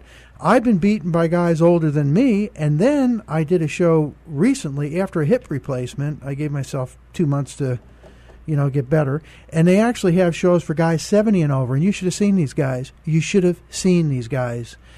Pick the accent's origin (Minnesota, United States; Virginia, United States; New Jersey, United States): New Jersey, United States; also born or lived in Brooklyn, New York; All right. Well, I was born in Brooklyn, New York. What am I doing here, right? And then we moved to New Jersey, was very active in athletics